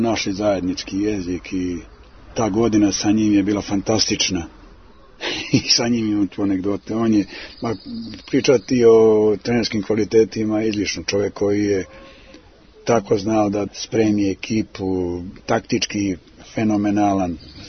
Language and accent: Serbian; Gornji Milanovac, Šumadija and Western Serbia, Serbia; Ja kad sam došao, tretiran sam kao Milanovčanin